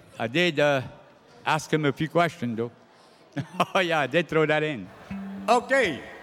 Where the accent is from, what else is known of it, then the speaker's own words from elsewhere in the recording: Erath, Louisiana, United States; Born and raised in Erath.